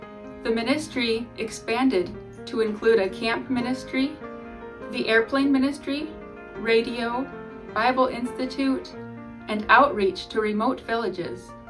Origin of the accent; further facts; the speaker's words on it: Cameroon; waiting to catch my first glimpse of the village of Sabka that would be our new home. It was exciting growing up in Africa.